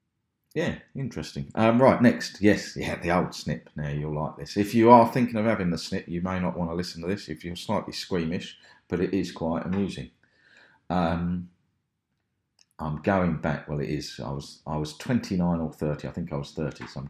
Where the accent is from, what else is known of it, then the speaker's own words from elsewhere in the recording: England, United Kingdom; now in ?; I said, no, I'm English. No, just no real religious affinity whatsoever.